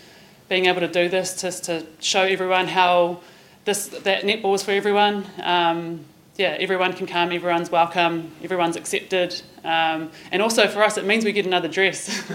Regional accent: New Zealand; first language Maori; English is a second language; now in Australia; I grew up speaking Te Reo Māori and it was my first language. So being able to come over here to Australia and still be able to do these sorts of things, that's really awesome.

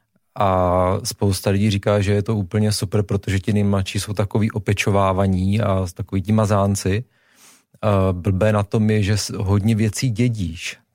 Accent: Zlín, Zlín Region, Czechia; Já jsem ze Zlína.

